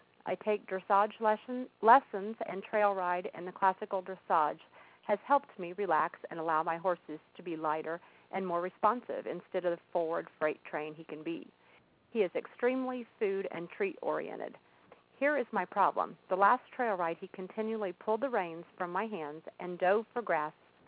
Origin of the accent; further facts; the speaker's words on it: Shirley, Indiana, United States; I'm from Shirley, Indiana.